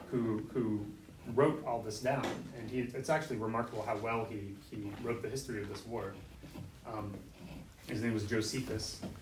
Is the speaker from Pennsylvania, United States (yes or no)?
yes; Pennsylvania, United States; I'm from Pennsylvania, so I have to joke.